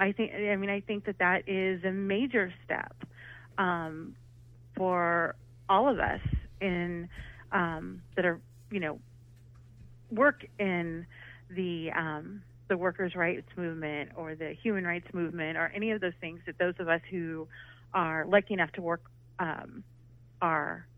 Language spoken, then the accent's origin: English; Kansas, United States; You know, I'm Latina. I grew up in Kansas, of all places in the city.